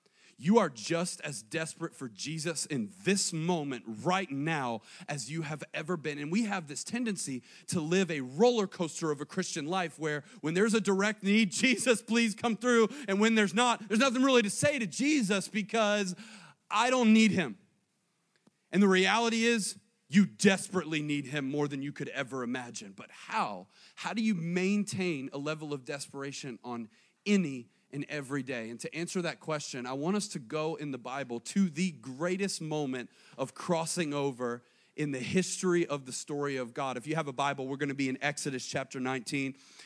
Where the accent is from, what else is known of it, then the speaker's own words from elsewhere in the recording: the South, United States; And I was like, yeah, I'm from the South, so it is what it is.